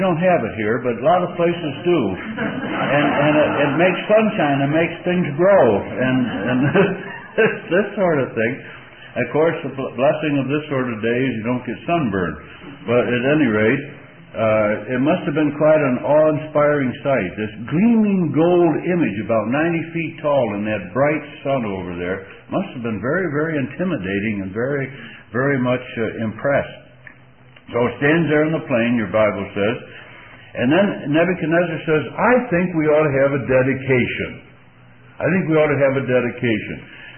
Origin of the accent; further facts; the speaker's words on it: Scotland, United Kingdom; Now, I'm a Scotsman.